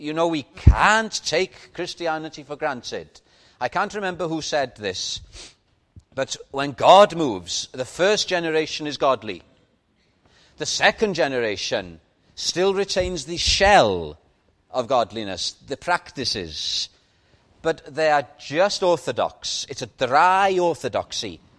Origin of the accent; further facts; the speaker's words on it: Wales, United Kingdom; But I'm a Welshman, as you've probably gathered. And I am proud of this green and pleasant land.